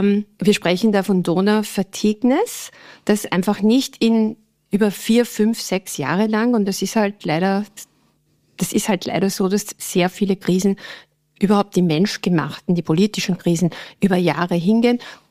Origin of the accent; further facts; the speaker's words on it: Austria; als Österreicherin